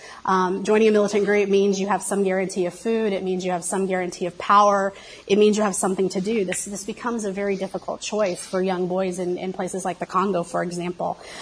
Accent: Texas, United States; when I would tell people I was from Texas, there was this amazing thing that happened.

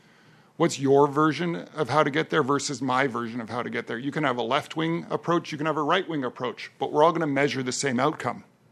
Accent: Canada; I'm Canadian, so I have a lot of Canadian reference points in my head every day

